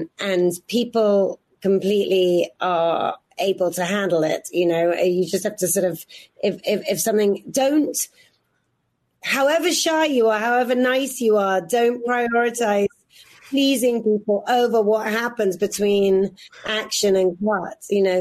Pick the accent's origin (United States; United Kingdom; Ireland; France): United Kingdom; South East England; I'm a girl from Oxfordshire.